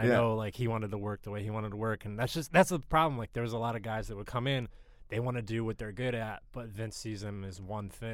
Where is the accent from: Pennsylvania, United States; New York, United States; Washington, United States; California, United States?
Pennsylvania, United States; Harrisburg; also born or lived in Philadelphia; And so I'm from Central Pennsylvania, Harrisburg, PA.